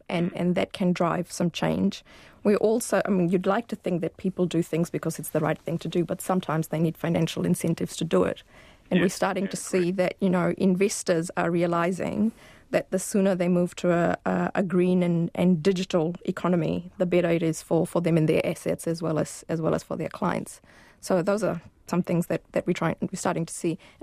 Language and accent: English; Fiji; You know, I grew up in Fiji, like I was telling you earlier